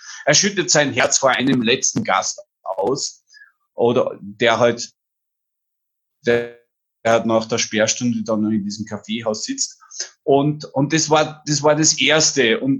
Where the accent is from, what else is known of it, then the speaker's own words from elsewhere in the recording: Austria; also nicht den österreichischen Dialekt, ich bin ja Österreicher